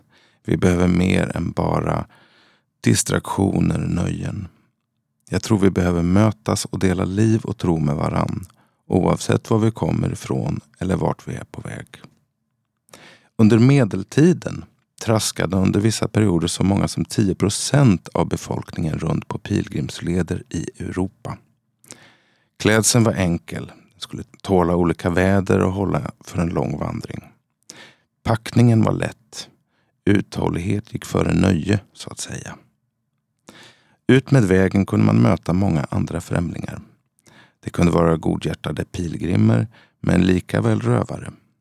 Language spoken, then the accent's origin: Swedish; Vriksta, Jönköping County, Sweden; Jag växte upp i Småland, ett litet villasamhälle som heter Vriksta och är känt för sin ostkaka och tillverkningen av trähusvillor.